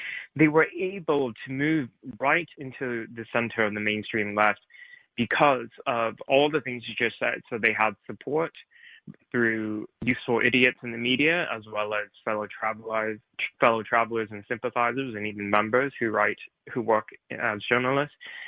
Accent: Portland, Oregon, United States; Portland was particularly brutal. That's my hometown.

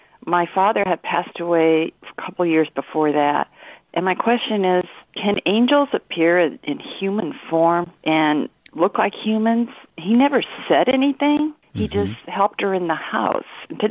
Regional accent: Midwest, United States; I grew up in the Midwest, and I never saw this person before

